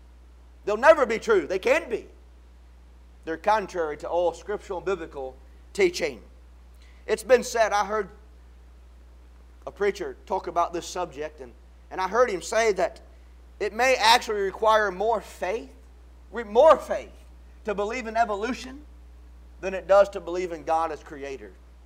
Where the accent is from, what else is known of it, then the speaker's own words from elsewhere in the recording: Cleveland, Ohio, United States; I'm a pretty heavy sports enthusiast, and I'm from Cleveland